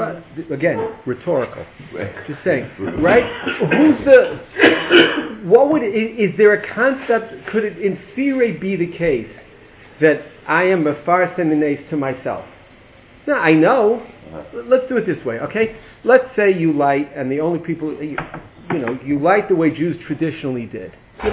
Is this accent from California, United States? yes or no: yes; Long Beach, California, United States; I grew up in Long Beach.